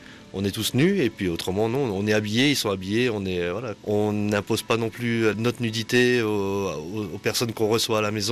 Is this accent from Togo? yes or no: no; Bourgogne-Franche-Comté, France; Non, on vient de Bourgogne.